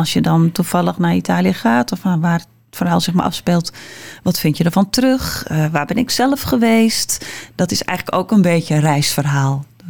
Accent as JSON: {"language": "Dutch", "town": "Hoorn", "region": "North Holland", "country": "Netherlands", "lives_now": "Alkmaar, Netherlands", "said": "Ik kom zelf uit Horen. Ik woon in Alkmaar. Dus ik zit echt een beetje op dat randje."}